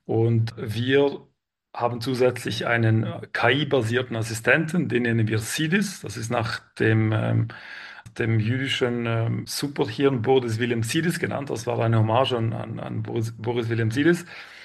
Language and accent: German; Switzerland; accent: Swiss; trotz meinem Schweizer Akzent und meiner Stimme.